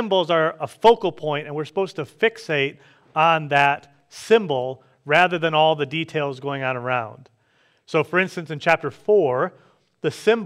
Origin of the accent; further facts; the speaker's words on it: Detroit, Michigan, United States; Like I grew up in the Detroit area, and we had the Thanksgiving Day parade every year.